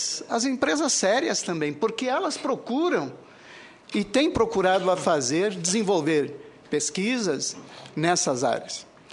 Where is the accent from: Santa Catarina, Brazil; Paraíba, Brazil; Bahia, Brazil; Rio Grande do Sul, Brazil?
Rio Grande do Sul, Brazil; São Luiz Gonzaga; Sou lá do São Luís Gonzaga.